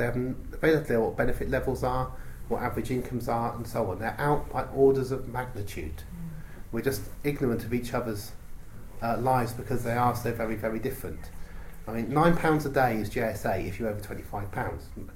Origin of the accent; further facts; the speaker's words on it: Oxford, South East England, United Kingdom; the constituency in which I grew up in Oxford East